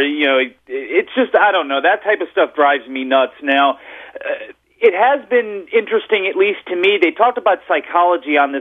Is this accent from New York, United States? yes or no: yes; New York, United States; but was a pretty big wrestling fan growing up in New York and watching Bruno and being Italian and all that.